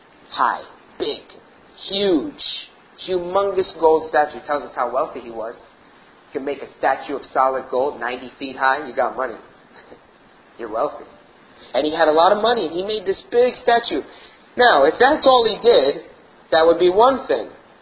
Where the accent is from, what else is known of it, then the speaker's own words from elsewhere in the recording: United States; Now I know in America we complain about things. And that's part of being an American, right?